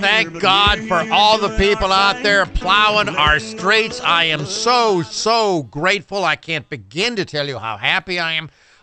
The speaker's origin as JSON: {"language": "English", "region": "Pennsylvania", "country": "United States", "tie": "born or raised there", "said": "I grew up in Pennsylvania, and I know what PennDOT is like, and they suck."}